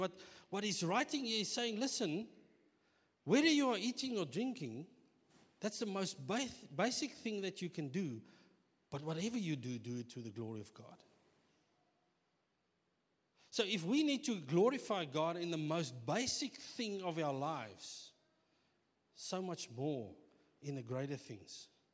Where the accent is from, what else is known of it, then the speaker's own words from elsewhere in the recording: South Africa; I mean, we are South African. Ons kan eat.